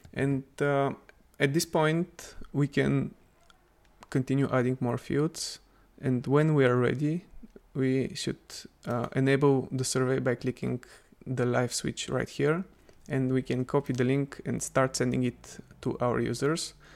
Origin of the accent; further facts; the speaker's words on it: Bulgaria; I'm from Bulgaria